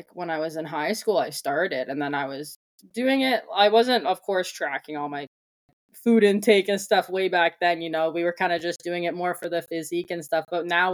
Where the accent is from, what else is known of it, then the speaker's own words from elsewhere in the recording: Mississauga, Ontario, Canada; So I grew up in Mississauga, Ontario, and I did high school there, of course, all my schooling